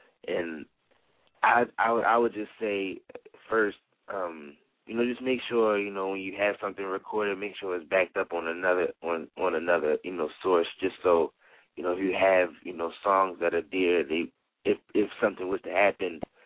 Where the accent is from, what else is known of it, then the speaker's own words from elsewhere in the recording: Baltimore, Maryland, United States; I'm from Baltimore, Maryland. I'm 24